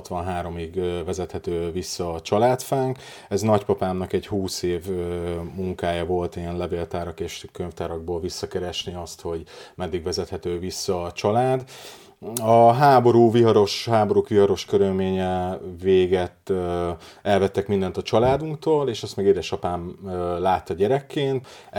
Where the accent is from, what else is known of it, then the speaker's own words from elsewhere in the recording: Slovakia; az én felmenőim, mi felvidéki magyarok vagyunk